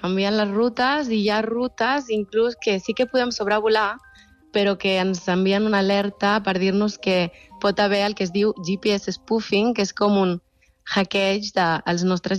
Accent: Sant Feliu de Llobregat, Catalonia, Spain; jo des de petita ja vivia, bueno, soc de Sant Feliu de Llobregat, vivia molt a prop del Prat

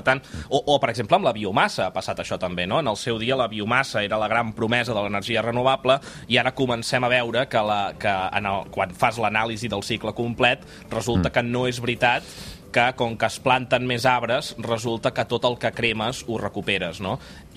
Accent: Catalonia, Spain; com a mal català no suporto el tomàquet

